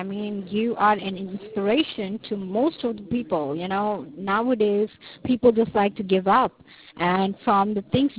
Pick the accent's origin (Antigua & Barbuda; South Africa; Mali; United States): South Africa; I'm from South Africa, by the way. That's the reason why I have this funny accent. It's not Indian and it's not Malaysian. It's something of a mix-up.